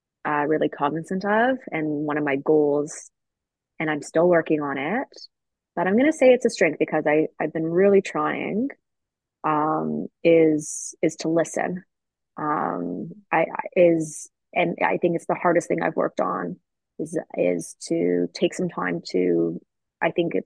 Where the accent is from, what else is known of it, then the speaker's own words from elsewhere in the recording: Canada; Well, we're Canadian.